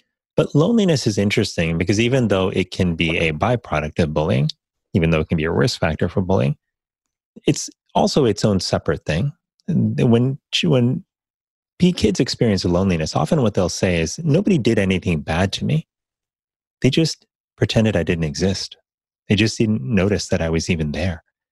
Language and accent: English; Miami, Florida, United States; growing up in Miami, Florida, that had a large African-American and Latino population.